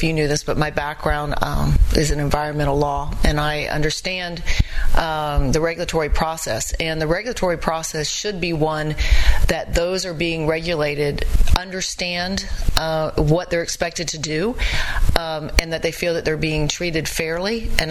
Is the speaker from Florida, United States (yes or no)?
yes; Florida, United States; I am as well.